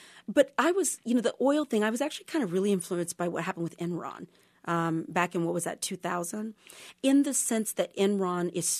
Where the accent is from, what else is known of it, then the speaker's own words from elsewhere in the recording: Texas, United States; I grew up in Texas.